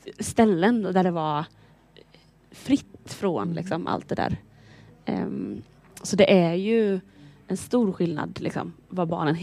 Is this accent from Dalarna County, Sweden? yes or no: no; Nässjö, Jönköping County, Sweden; I Nässjö i Småland.